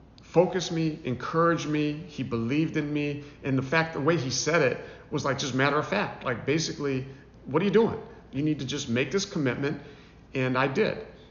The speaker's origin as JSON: {"language": "English", "town": "Garfield Heights", "region": "Ohio", "country": "United States", "tie": "born or raised there", "said": "And that's how I was from my parents and growing up in Garfield Heights."}